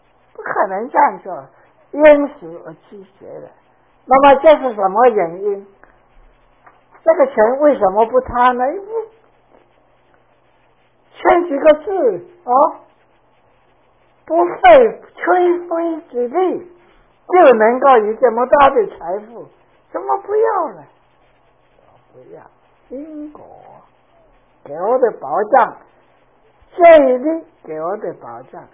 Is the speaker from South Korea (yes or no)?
no; China; 我们中国人叫餐馆的人啊，这个里面就是好东西啊